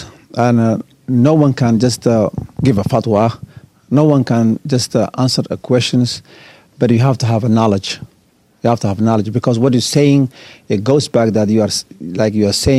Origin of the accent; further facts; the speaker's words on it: Somalia; moved away; So we came from Somalia, both of us. Yeah. And he came from north side and I came from the south side.